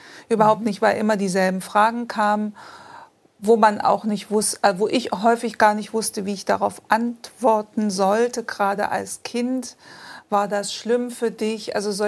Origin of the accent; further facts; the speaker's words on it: Aachen, North Rhine-Westphalia, Germany; Ich bin dann in Aachen aufgewachsen.